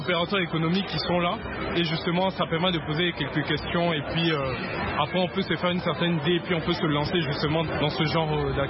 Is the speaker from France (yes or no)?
no; Côte d’Ivoire; C'est vrai qu'on est ivoirien, mais on ne vit pas forcément ici.